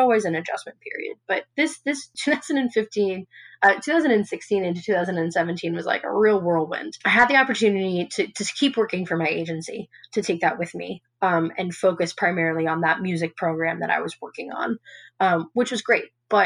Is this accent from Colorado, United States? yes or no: no; New York, United States; And I'm from New York. I love New York. I'm going to love New York until the day I die.